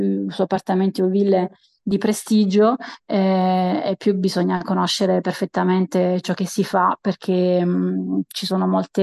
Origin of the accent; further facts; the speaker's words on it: Molise, Italy; also born or lived in Trieste; now in France; io sono del sud Italia, del Molise, poi ho fatto l'università con te a Trieste e ho fatto 2 o 3 anni di scambio in Europa. Quindi sono arrivata in Costa Azzurra